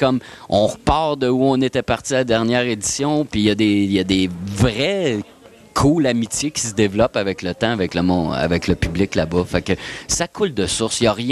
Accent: Trois-Rivières, Quebec, Canada; Chez nous, à Trois-Rivières, c'était un code d'habit.

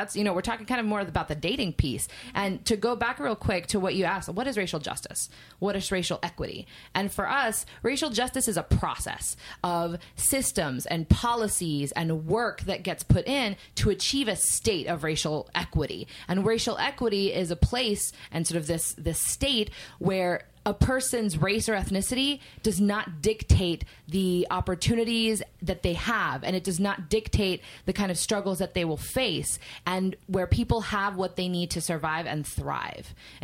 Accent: Puerto Rico; So I am a very, very pale Latina. I was raised in Puerto Rico

